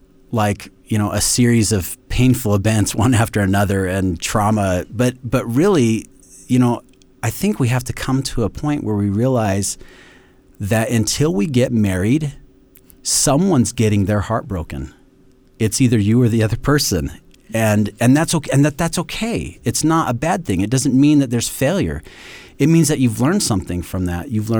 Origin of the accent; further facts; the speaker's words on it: Gilbert, Arizona, United States; now in Rexburg, United States; My wife and I are originally from Arizona. She grew up in Mesa. I grew up in Gilbert. And we spent the last 10 years down there.